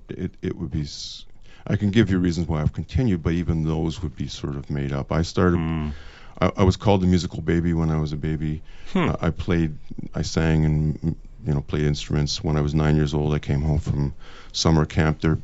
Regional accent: Montreal, Quebec, Canada; now in Toronto, Canada; because I'm from Montreal to sometimes appear to have an attitude towards Toronto

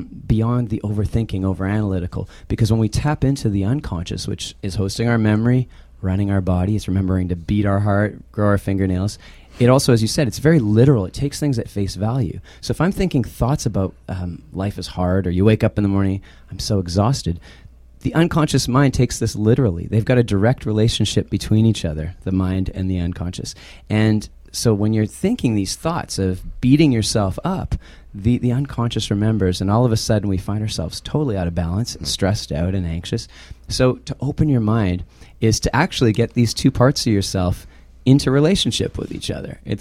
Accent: Winnipeg, Manitoba, Canada; I'm from Winnipeg. Some people call it Winterpeg.

